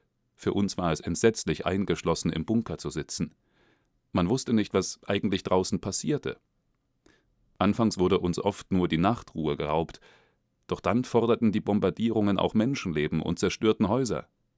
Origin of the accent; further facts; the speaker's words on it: Helgoland, Schleswig-Holstein, Germany; ist meine Heimat. Dort wurde ich 1924 geboren. Helgoland ist eine besondere Heimat, nicht wie die Großstadt Hamburg oder so etwas. Helgoland ist die einzige Hochseeinsel Deutschlands. Ich verbrachte auf Helgoland meine ganze Kinderzeit.